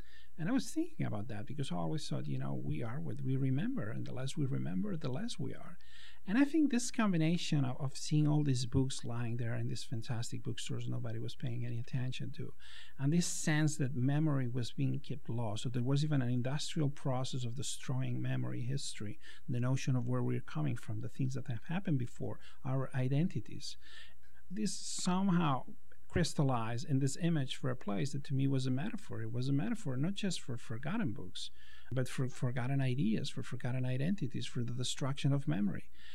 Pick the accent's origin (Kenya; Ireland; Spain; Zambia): Spain; Barcelona, Catalonia; now in Los Angeles, United States; I was born and raised in Barcelona, which is kind of a very old city haunted by its own history.